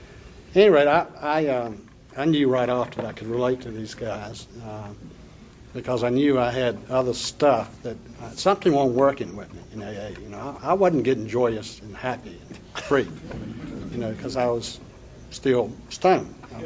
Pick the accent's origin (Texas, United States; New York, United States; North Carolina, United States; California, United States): North Carolina, United States; I'm North Carolina native and bred. Lived in North Carolina all my life. That's where my accent comes from. Thank goodness I haven't lost it.